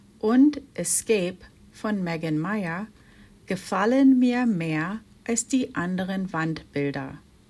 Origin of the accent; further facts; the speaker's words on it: Hanover, Lower Saxony, Germany; now in Laramie, United States; Ich bin 21 Jahre alt. Ich komme aus Hannover und ich wohne in Laramie.